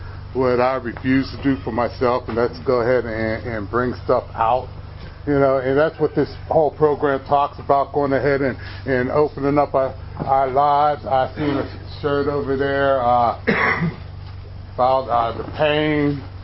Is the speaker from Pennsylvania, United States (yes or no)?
yes; Sewickley, Pennsylvania, United States; I grew up in Swickley. I don't know how many folks know where that is, but I grew up in Swickley.